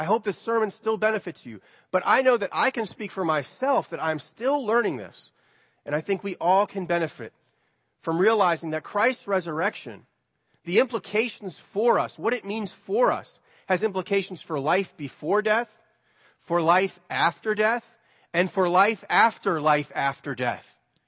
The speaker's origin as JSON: {"language": "English", "region": "Virginia", "country": "United States", "tie": "born or raised there", "said": "We grew up here in Northern Virginia."}